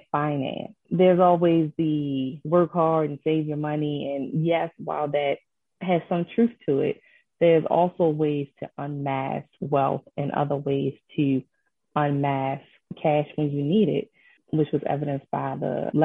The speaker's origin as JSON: {"language": "English", "town": "Baltimore", "region": "Maryland", "country": "United States", "tie": "born or raised there", "said": "I am a Baltimore native, so I'm from the Baltimore area."}